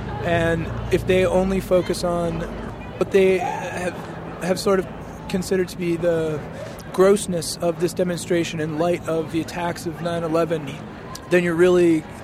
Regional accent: Waltham, Massachusetts, United States; I'm from Waltham, Massachusetts.

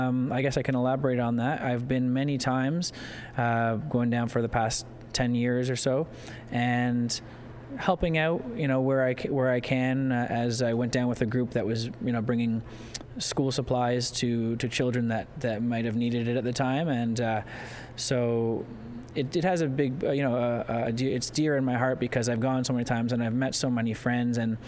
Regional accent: Toronto, Ontario, Canada; I did play my hometown, Toronto, on the 24th of January

